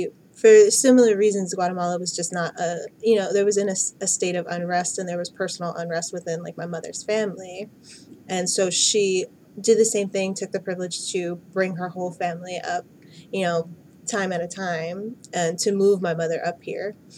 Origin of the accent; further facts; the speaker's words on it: Maryland, United States; feels very similar to my experience of growing up in Prince George's County. The majority of everyone who lives there is Black.